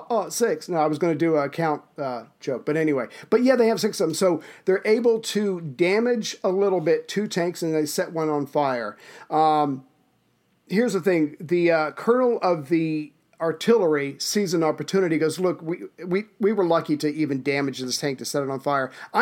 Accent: United States; I'm an American

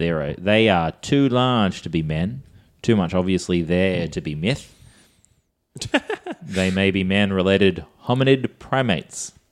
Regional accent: Lebanon, Oregon, United States; Oh, I'm from Lebanon. Yeah. Oh, sorry. Lebanon, Oregon.

